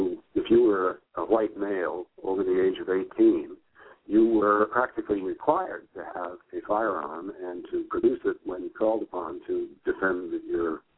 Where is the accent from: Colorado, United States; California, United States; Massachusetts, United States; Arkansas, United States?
Massachusetts, United States; Well, I grew up in Massachusetts in the 50s, and of course we always made a big thing of Thanksgiving and Massasoit and Squanto and so on.